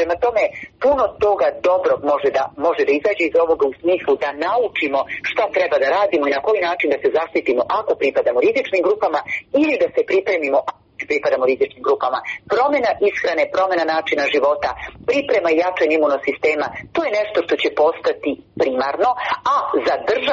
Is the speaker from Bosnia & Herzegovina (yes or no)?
yes; Bosnia & Herzegovina; Kod nas u Bosni i Hercegovini sve se u desete